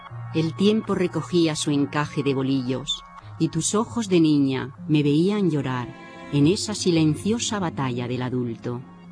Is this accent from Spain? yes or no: yes; Extremadura, Spain; porque soy extremeña